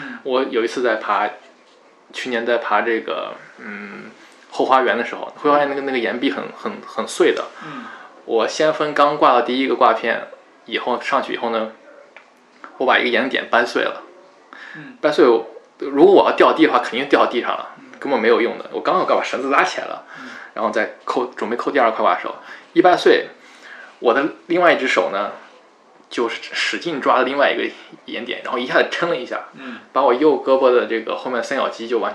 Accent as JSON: {"language": "Chinese", "town": "Lanzhou", "region": "Gansu", "country": "China", "said": "这人来自各个地方，我来自兰州"}